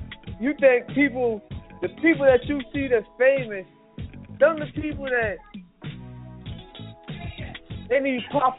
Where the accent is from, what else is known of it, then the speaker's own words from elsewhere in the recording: Savannah, Georgia, United States; Yeah, I'm from Savannah, Georgia. True indeed. Savannah, Georgia, true indeed. I was there. I'm still there. My heart there. My kids there. Everything I got there.